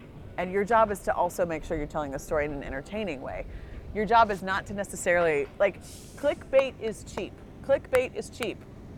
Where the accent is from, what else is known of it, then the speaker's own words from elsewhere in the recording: Bloomington, Indiana, United States; I went to IU. I grew up in Bloomington. It's my favorite place in the whole wide world.